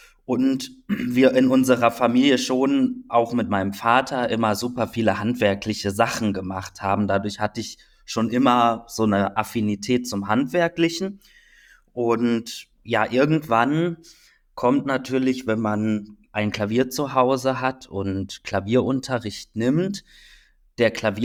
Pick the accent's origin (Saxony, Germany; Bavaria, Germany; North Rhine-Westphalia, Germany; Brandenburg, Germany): North Rhine-Westphalia, Germany; in meiner Heimat in Düsseldorf und Köln